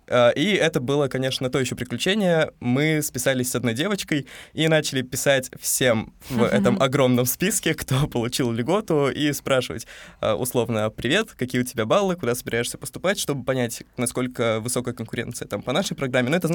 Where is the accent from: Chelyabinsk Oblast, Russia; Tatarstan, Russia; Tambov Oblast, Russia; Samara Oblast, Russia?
Chelyabinsk Oblast, Russia; я из Челябинской области махнул на автобусе 10-часовом или больше в Пермский кампус